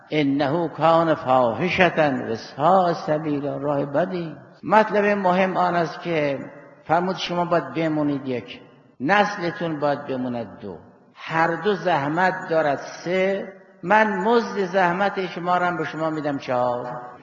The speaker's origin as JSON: {"language": "Persian", "country": "Iran", "said": "ما هم آبایمون زرتشتی بود، ما هم ایرانی بودیم، ما هم ایرانی هستیم، منتها ما اسلام رو قبول کردیم تو این سرزمینی."}